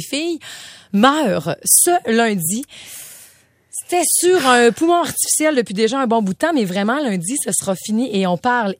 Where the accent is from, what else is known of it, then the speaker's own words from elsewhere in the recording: Dolbeau, Quebec, Canada; Moi, je viens de Dolbeau, tu sais.